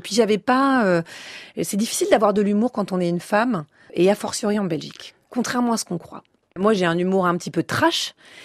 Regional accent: France; je suis française

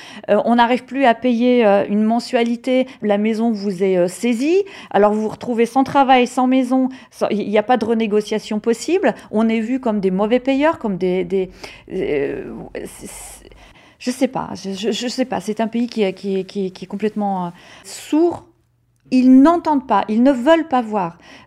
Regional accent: Neuilly-sur-Seine, Île-de-France, France; born there; Alors moi je suis née à Neuilly-sur-Seine, fille d'émigrés portugais.

